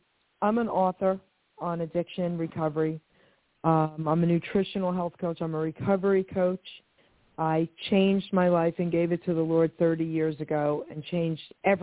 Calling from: New Jersey, United States; I'm calling from New Jersey.

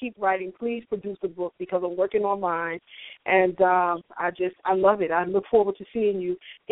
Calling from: New Jersey, United States; I'm calling from North New Jersey. What's going on?

